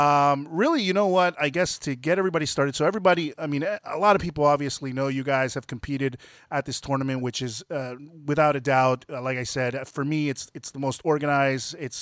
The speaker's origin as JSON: {"language": "English", "region": "Florida", "country": "United States", "said": "And I, you know, I want to go out on a limb and say this because I'm from Florida"}